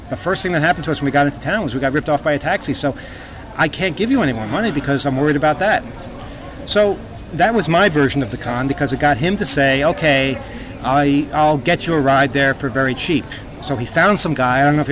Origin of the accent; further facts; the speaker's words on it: United States; I'm from America. Obviously, I have a lot more money than they do here.